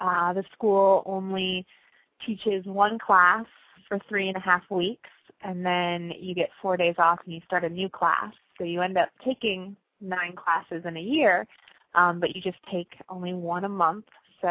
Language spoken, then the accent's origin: English; Iowa, United States; I grew up in Iowa. In a very small town, it was a farming community.